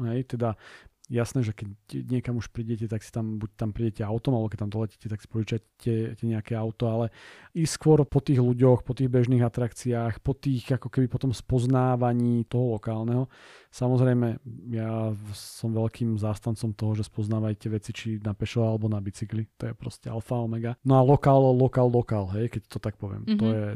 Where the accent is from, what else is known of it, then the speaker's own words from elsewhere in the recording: Bratislava, Bratislava Region, Slovakia; Nie, ja som z Bratislavy, ale otec je z Oravy.